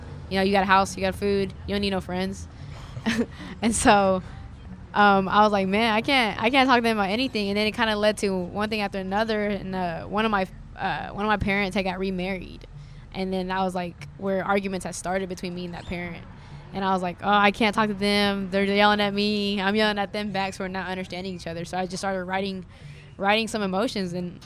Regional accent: Oklahoma City, Oklahoma, United States; So I'm from Oklahoma City, and I always tell people, like, I come from like a strict household at the time.

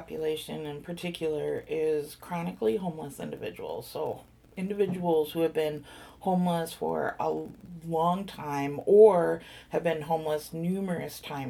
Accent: Chicago, Illinois, United States; But I'm from Chicago, and so that's definitely true in Chicago.

